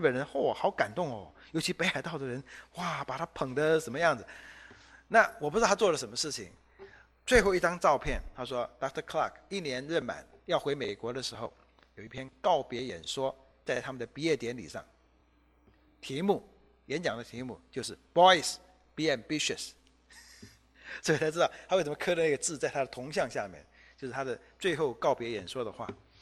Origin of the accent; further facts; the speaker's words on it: China; 但我们中国人的标准，长大做救火员跟长大开垃圾车一样的没出息